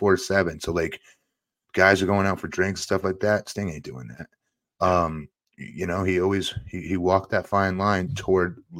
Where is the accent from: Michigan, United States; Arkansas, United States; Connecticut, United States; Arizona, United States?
Connecticut, United States; But so when I grew up in Connecticut, so mainly WWF was everywhere. And I lived two towns over from Stamford.